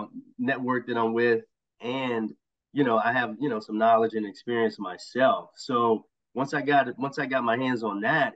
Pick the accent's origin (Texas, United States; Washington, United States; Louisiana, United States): Texas, United States; Houston; Then went to Virginia for a little bit. Then my dad wasn't doing well. So that's what kind of, I'm from Houston, but that's what drew me back.